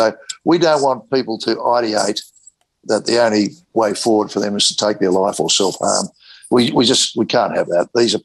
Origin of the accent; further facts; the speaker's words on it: Australia; Part of being an Australian is if you've got interest in sport, whether you play it or you just help, you love the idea that you're part of a tribe.